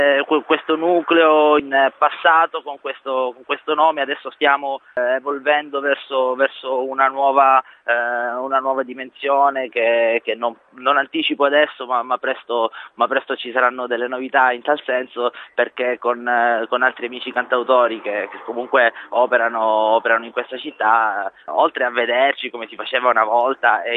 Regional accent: Sicily, Italy; born there; now in Bologna, Italy; Io sono nato in Sicilia, vivo a Bologna, dove tra l'altro mi trovo adesso

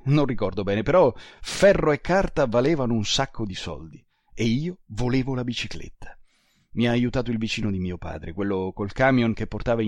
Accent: Ferrara, Emilia-Romagna, Italy; Sì, perché io sono di Ferrara e a lavorare voglio andarci in bicicletta.

